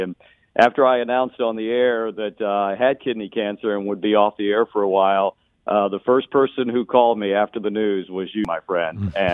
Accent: Atlanta, Georgia, United States; it really was close to the station I grew up listening to in Atlanta.

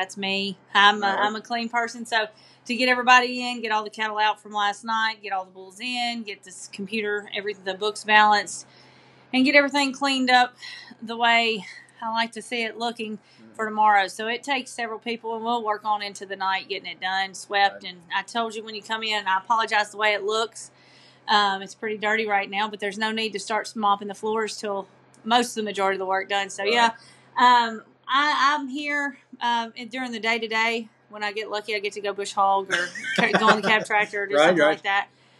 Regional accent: Robertson County, United States; I grew up in Robertson County on a farm.

